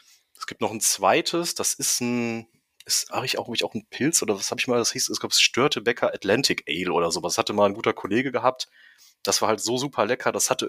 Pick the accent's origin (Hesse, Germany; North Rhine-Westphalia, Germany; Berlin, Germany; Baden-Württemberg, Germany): North Rhine-Westphalia, Germany; wir haben ja hier in der Ecke, ich komme ja aus NRW und so, Düsseldorf, so Mönchengladbach, wenn man das kennt.